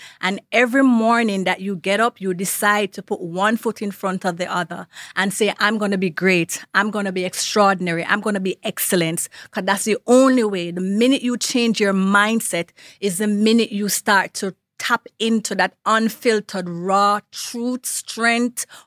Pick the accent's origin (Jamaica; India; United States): Jamaica; Kingston; Growing up in Kingston in Waterhouse, I had to decide.